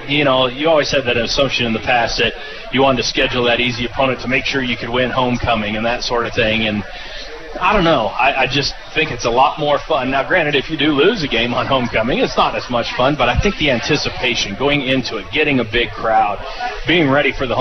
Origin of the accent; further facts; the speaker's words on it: Illinois, United States; I have to admit, I grew up in Illinois, but I had never heard of Elsa before this.